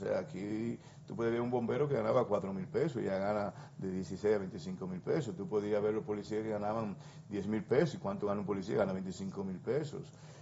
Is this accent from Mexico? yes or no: no; Cibao, Dominican Republic; Nosotros hablamos de Santo Domingo, lo que somos del Cibao